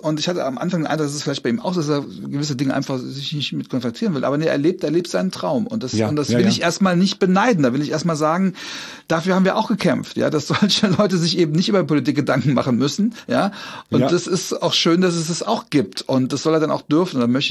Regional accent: Trier, Rhineland-Palatinate, Germany; Also, ich komme aus Trier und das ist da ganz, ganz verbreitet.

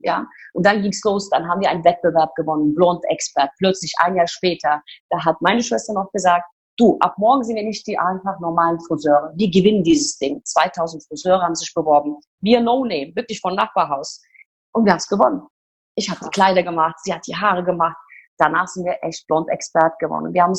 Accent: Turkey; So, ich komme ja aus der Türkei, wie du das auch kennst.

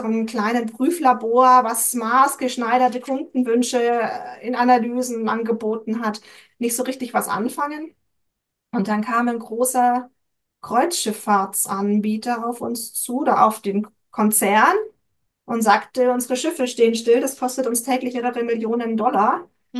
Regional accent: Bamberg, Bavaria, Germany; Also ich wohne südlich von München, bin aber in Oberfranken in Bamberg aufgewachsen

